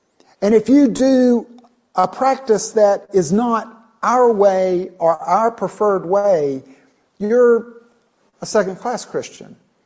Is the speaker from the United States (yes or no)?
yes; Greenville, South Carolina, United States; I grew up in Greenville, have family there still and a home there, which is known as the belt buckle of the Bible Belt.